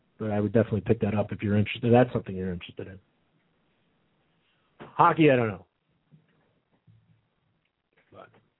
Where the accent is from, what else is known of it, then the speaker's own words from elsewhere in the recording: Chicago, Illinois, United States; as a kid growing up in the Chicago Stadium and watching those guys